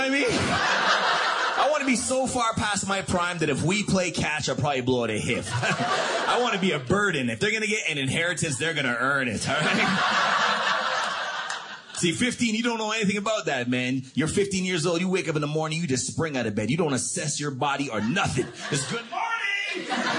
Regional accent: Canada; now in Atlanta, United States; It's a big difference growing up in Canada. We get snow every year.

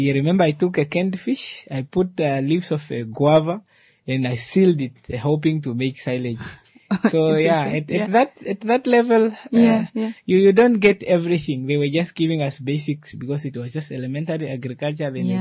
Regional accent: Onamugolo, Namibia; I grew up in a village called Onamugolo, in a district called Onimwendi district.

